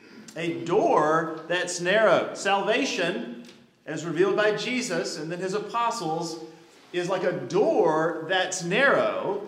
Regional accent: Elkin, North Carolina, United States; If he were going from Charlotte up to Elkin, my hometown of Elkin, which of course in this scenario would be Jerusalem.

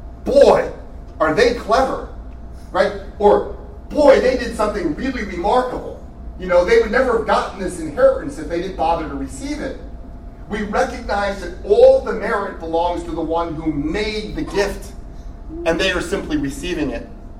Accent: New York, United States; Also, I'm from New York and I speak too fast.

